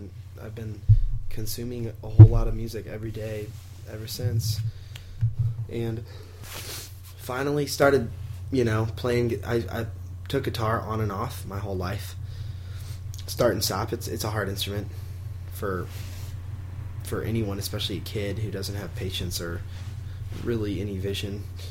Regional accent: St. Louis, Missouri, United States; I was born and raised here in St. Louis. Born in the late summer of '88 here in this great town. Grew up in South City, not too far from where we are currently hanging out.

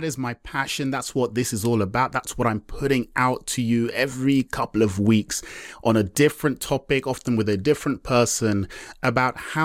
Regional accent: Nigeria; although I am Nigerian and I've done work out in Nigeria

